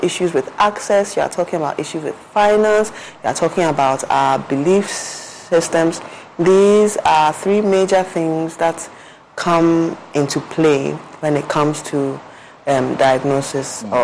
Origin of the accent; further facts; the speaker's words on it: Ghana; For we as a Ghanaian community, sometimes the decision to go to the hospital to see your healthcare provider is modulated by quite a few factors.